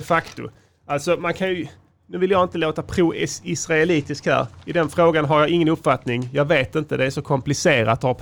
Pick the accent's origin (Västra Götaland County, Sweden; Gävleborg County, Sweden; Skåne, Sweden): Skåne, Sweden; Jag är skåning. Vi har egen flagga och sådana grejer.